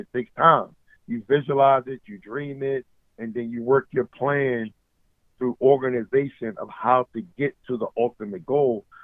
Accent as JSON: {"language": "English", "town": "Philadelphia", "region": "Pennsylvania", "country": "United States", "said": "I'm from South Philly."}